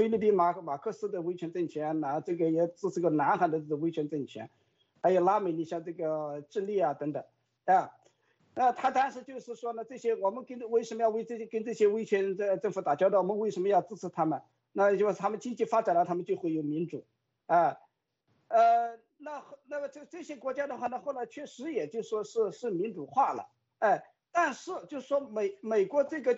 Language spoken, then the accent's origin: Chinese; China